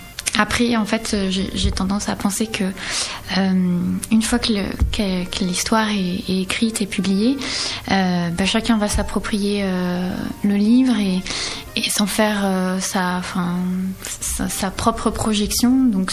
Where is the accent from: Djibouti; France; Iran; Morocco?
France; Bellac, Nouvelle-Aquitaine; Je suis originaire de Bellac, où j'ai fait une bonne partie de mes études jusqu'au baccalauréat.